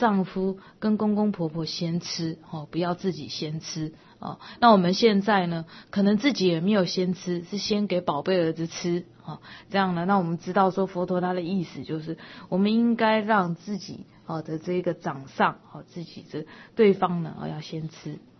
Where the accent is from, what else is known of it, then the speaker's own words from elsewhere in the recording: China; 所以我们说，我们中国人讲说，过年要迎什么喜神呐